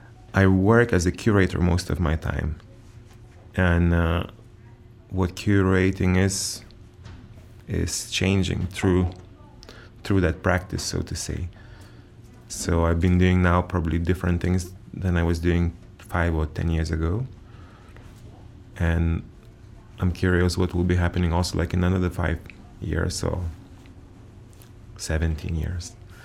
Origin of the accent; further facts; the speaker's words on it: Vilnius, Vilnius County, Lithuania; I grew up in Vilnius, which was, and it's still an interesting town, where I don't live anymore